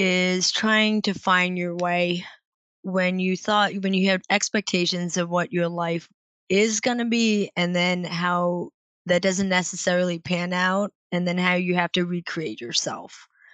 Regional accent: Tamil Nadu, India; born there; I was born in Tamil Nadu, which is southern India, in a very small area.

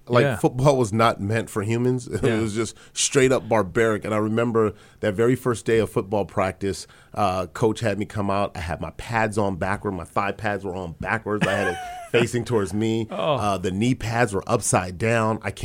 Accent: Los Angeles, California, United States; Look, I grew up here in Los Angeles, and all I remember was the Los Angeles Lakers.

